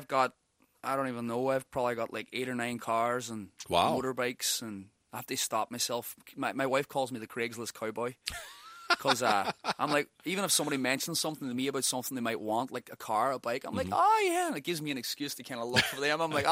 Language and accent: English; Ireland; accent: Irish; There's always been like that country folky sound mm-hmm. with my Irish accent on top of it, you know.